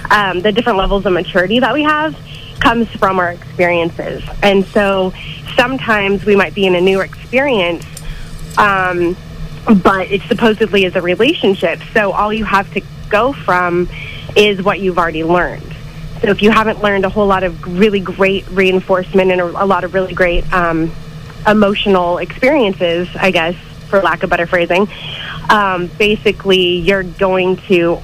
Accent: Chico, California, United States; I'm actually from Chico.

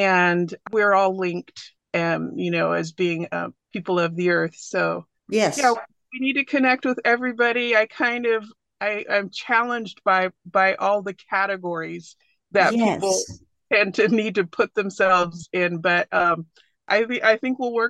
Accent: Chico, California, United States; I was born and raised in Chico, where the population has traditionally been 2% Black, and my parents came from the rural South

